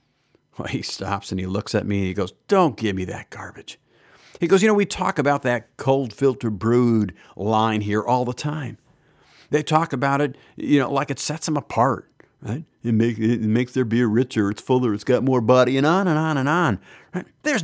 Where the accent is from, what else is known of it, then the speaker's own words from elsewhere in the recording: Wisconsin, United States; I grew up in Wisconsin. Man, we had beer breweries every place.